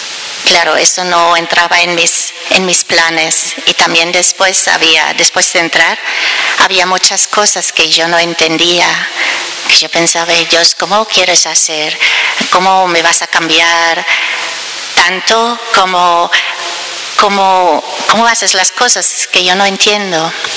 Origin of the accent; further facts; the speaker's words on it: Germany; now in Spain; yo vengo de Alemania.